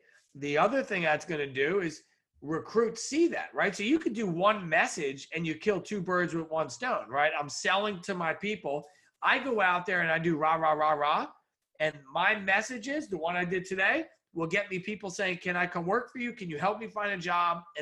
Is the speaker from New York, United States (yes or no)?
yes; New York, United States; I was going to say you didn't know I was from New York, but most do, because I'm up there all the time.